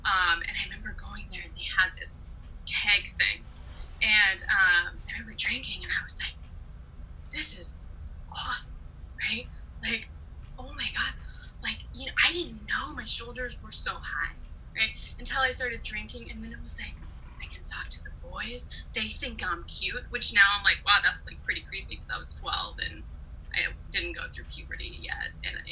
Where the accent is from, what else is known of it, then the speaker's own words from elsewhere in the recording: Kansas, United States; And, I'll start off by saying I grew up in Kansas. That's where I was born.